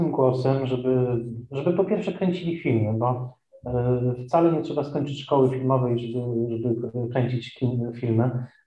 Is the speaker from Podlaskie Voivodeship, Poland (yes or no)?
no; Tarnowskie Góry, Silesian Voivodeship, Poland; W Katowicach oczywiście byłem wiele razy jako Ślązak Tarnowskich Gór.